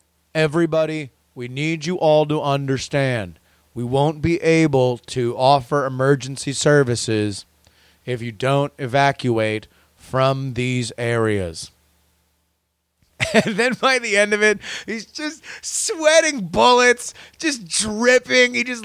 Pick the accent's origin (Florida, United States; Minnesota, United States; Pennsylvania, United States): Florida, United States; I grew up in Florida. I understand hurricanes.